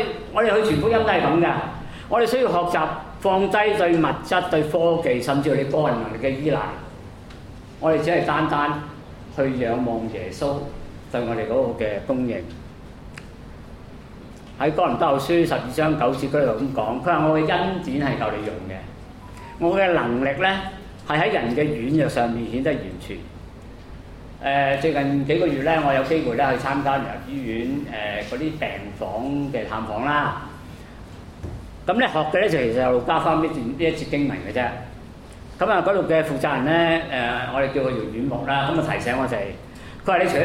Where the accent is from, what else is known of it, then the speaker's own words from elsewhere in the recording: China; 不過我們中國人有一句說話是什麼？失敗是成功之母嘛